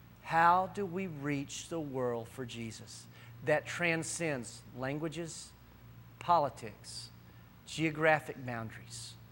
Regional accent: Texas, United States; Guys, I'm as patriotic. As they come. I'm a Texan through and through.

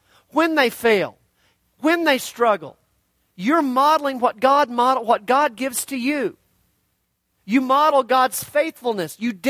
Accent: Amarillo, Texas, United States; I'm from Amarillo. I spent 30 years of my life in Amarillo

